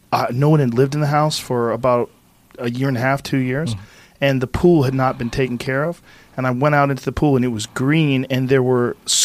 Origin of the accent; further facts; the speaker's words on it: Boston, Massachusetts, United States; Like, I grew up in Boston, and in the summertime, you just have fucking mosquitoes everywhere.